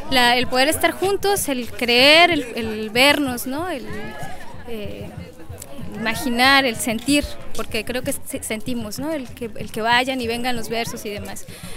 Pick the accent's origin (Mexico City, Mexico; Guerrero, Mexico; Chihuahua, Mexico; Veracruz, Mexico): Veracruz, Mexico; Xalapa; vengo de Jalapa.